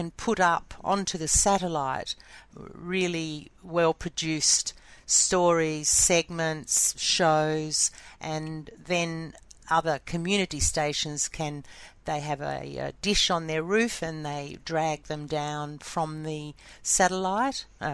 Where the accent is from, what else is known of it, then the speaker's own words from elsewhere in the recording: McLaren Vale, South Australia, Australia; That is my hometown, my birth town, McLaren Vale.